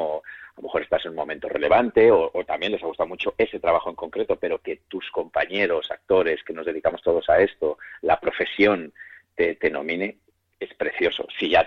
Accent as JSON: {"language": "Spanish", "town": "Valladolid", "region": "Castile and León", "country": "Spain", "said": "me vine de Valladolid a estudiar a la RSA. Mi familia es muy, muy, es decir, no tenemos dinero, es muy humilde, vivo en un barrio de Valladolid"}